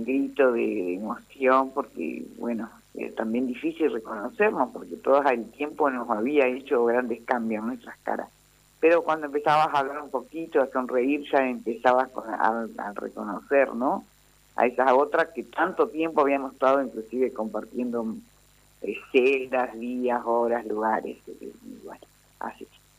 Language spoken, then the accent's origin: Spanish; Gualeguay, Entre Ríos, Argentina; born there; also born or lived in Paraná; soy oriunda de Gualeguay, pero en realidad viví la mayor parte de mi vida ya hoy en Paraná. Uh-huh. Pero sí, nací allá y tengo parte de mi familia allá.